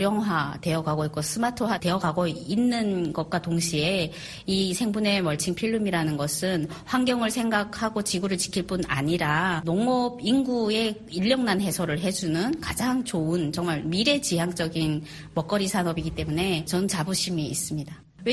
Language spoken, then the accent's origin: Korean; North Korea; moved away as an adult; now in South Korea; 제가 북녘에 있을 때도 공무원 생활을 9년 동안 하면서 개인 사업을 크게 했었어요. 그러다가 일단은 이제 탈북을 했는데